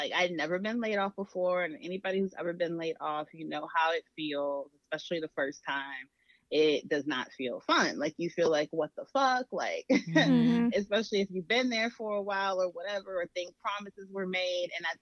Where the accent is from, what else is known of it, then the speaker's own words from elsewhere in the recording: New York, United States; I'm coming from New York and bitch, what, a whole cannabis?